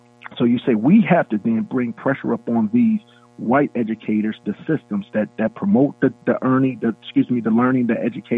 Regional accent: Milwaukee, Wisconsin, United States; I grew up in Milwaukee, Wisconsin, on 7th and Melvina, which was a low SES neighborhood.

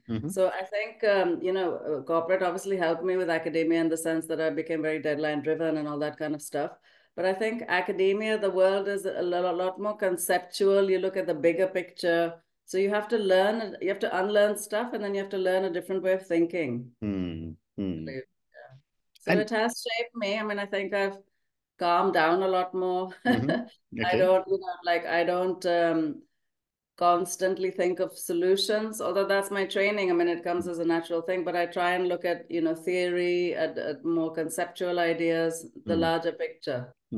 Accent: Manchester, North West England, United Kingdom; moved away as an adult; now in India; I came from England, from Manchester to Patna.

